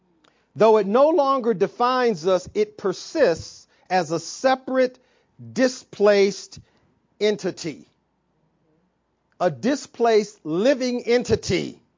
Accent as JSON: {"language": "English", "town": "Saginaw", "region": "Michigan", "country": "United States", "tie": "born or raised there", "said": "My old house, the house I grew up with in Saginaw, Michigan, my whole family was raised there. We all grew up there."}